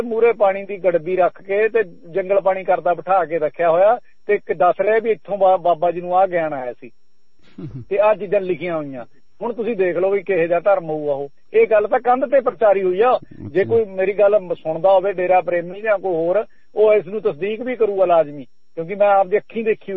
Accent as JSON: {"language": "Punjabi", "town": "Sirsa", "region": "Haryana", "country": "India", "said": "ਅਸੀਂ ਸਰਸੇ ਦੇ ਵਿੱਚ ਚਲੋ ਸਾਡਾ ਜ਼ਿਲ੍ਹਾ ਸੀ, ਸਾਡਾ ਜਾਣ ਆਉਣ ਰਹਿੰਦਾ ਸੀ"}